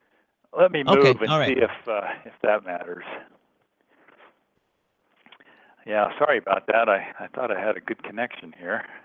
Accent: Montana, United States; Well, I'm from Montana. I still live there. I'm also a airline pilot, which is I travel around quite a bit. But born and raised in Montana.

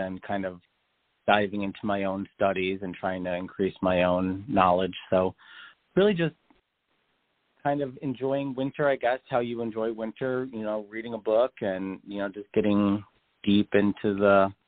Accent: Staten Island, New York, United States; I grew up in Staten Island, which is out of the five boroughs of New York City, is known as being, you know, one of the Italian boroughs.

